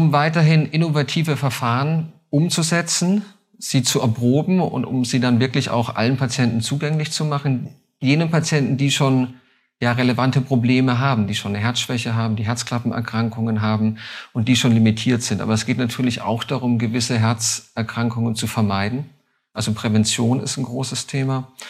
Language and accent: German; Würzburg, Bavaria, Germany; now in Mainz, Germany; Ich bin ein gebürtiger Würzburger, da gibt es viele Parallelen.